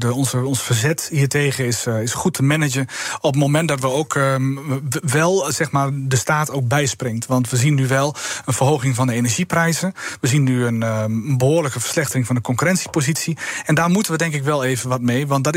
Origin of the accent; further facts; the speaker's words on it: Netherlands; En ik als Hollander probeer dan iets op de rem te staan.